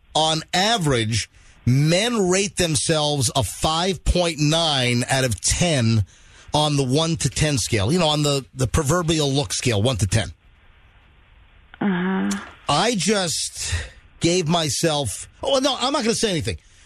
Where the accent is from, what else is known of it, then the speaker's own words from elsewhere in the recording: New Hyde Park, New York, United States; born there; I was born at 11:05 a.m. on January 24th, 1966, and I was born in New Hyde Park, New York.